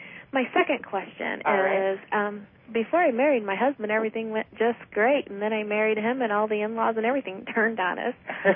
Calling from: Illinois, United States; Central Illinois, near Bloomington.

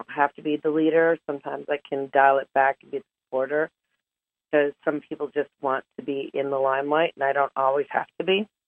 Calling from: Alpharetta, Georgia, United States; Alpharetta, Georgia.

